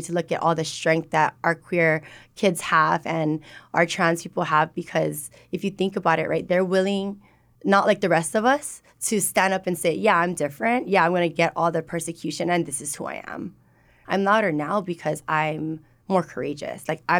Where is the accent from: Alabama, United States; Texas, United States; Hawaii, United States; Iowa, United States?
Hawaii, United States; Like, even being born and raised in Hawaii and, like, having the mahu culture, like, I still just had so much fear